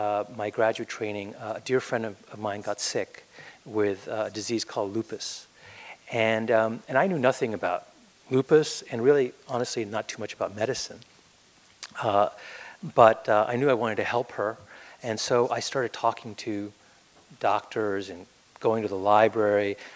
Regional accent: New Delhi, Delhi, India; When I was growing up in New Delhi, I spent some time with my grandfather

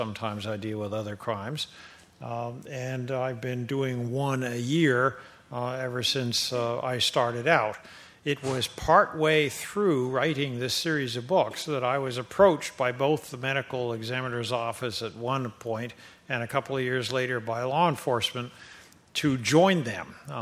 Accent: Vermont, United States; I come from Vermont, so I got the longest traveled prize afterwards

